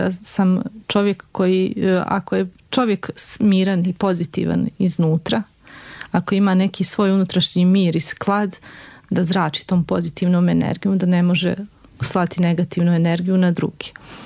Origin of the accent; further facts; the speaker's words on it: Kalinovik, Republika Srpska, Bosnia & Herzegovina; Ja sam odrasla u Kalinoviku.